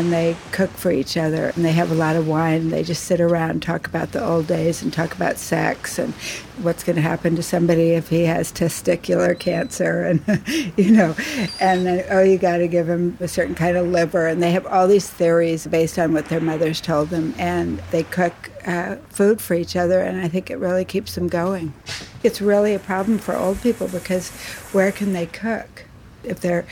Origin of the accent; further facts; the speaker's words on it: San Francisco, California, United States; I'm a native San Franciscan for 3 generations. I grew up over on Pacific Avenue, but at about 8 or 9